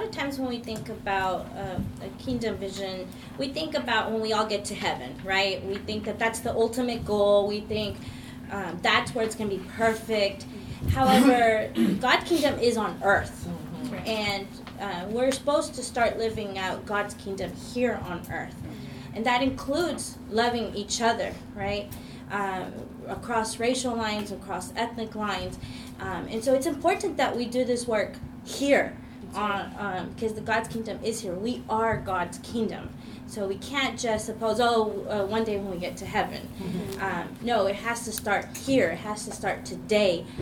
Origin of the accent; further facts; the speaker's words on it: El Paso, Texas, United States; I was born and raised in El Paso, and that's in Texas.